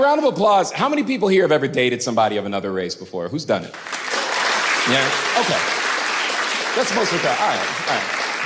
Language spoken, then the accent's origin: English; the South, United States; But I'm from the South.